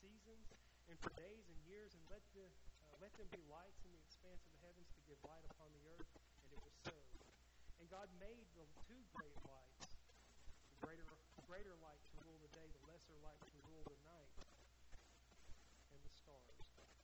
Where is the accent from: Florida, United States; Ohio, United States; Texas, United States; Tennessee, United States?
Tennessee, United States; Chattanooga; Growing up in Chattanooga, Tennessee, there were too many lights on there.